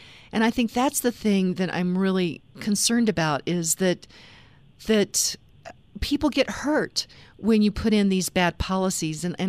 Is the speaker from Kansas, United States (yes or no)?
yes; Kansas, United States; I am from Western Kansas, a farming, ranching community.